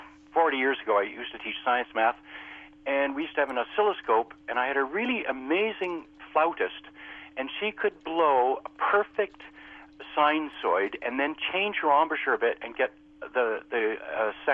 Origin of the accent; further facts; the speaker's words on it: Toronto, Ontario, Canada; now in Lost Channel, Canada; I'm really secretly from Toronto, but I'm up here because I'm retired and I can go to the near north and it's beautiful.